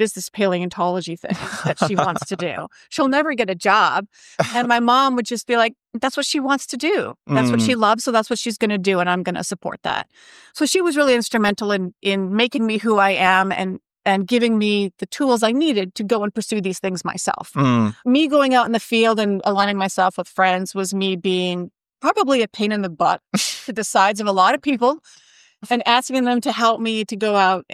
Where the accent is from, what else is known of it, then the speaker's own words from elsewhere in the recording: Saskatchewan, Canada; also born or lived in Alberta, Canada; growing up in Saskatchewan, Alberta, at that time, dinosaurs were the big thing.